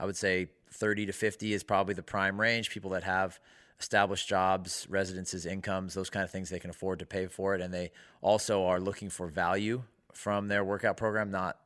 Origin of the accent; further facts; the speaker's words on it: California, United States; met with senators from California, my home state